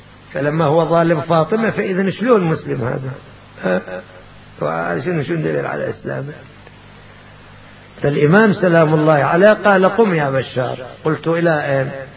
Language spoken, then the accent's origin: Arabic; Kufa, Najaf Governorate, Iraq; والكوفة نعم بلدتنا نحبها.